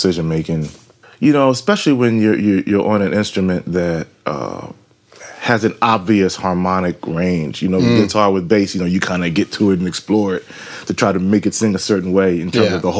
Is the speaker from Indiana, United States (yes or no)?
no; Philadelphia, Pennsylvania, United States; I'm originally from Philadelphia, and my mother sang on the choir in West Philly, this popular church, Beulah Baptist